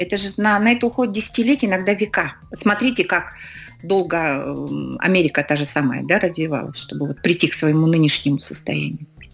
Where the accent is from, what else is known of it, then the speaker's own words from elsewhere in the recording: Sakha Republic, Russia; да, я из Якутии, с такой, значит, с определенной гордостью говорим об этом.